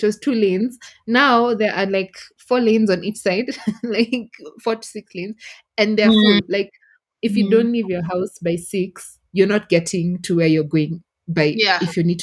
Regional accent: Nairobi, Kenya; I used to live on Thika Road. I grew up on Thika Road. And I remember in high school, I went to day school.

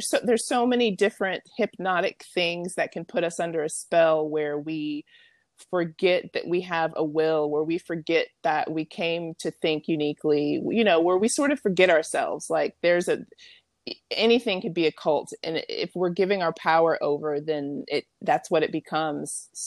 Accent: the South, United States; I mean, I grew up in the Bible Belt in the South. I'm actually back here after traveling for many years.

